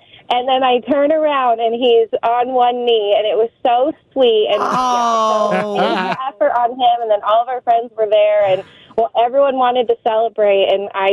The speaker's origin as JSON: {"language": "English", "town": "Tahoe City", "region": "California", "country": "United States", "tie": "born or raised there", "said": "So I grew up in Tahoe City, so my now husband planned a trip."}